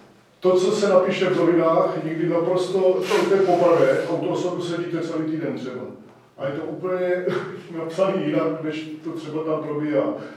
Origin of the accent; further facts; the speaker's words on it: Brno, South Moravian Region, Czechia; kdo a jak ovládal Prahu, já nevím, já jsem z Brna, jo